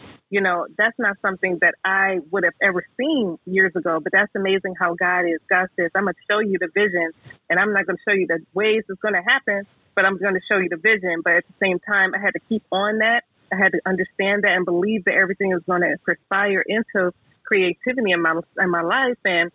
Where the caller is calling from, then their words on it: California, Maryland, United States; I am tapping in from California, Maryland, the southern part of the state.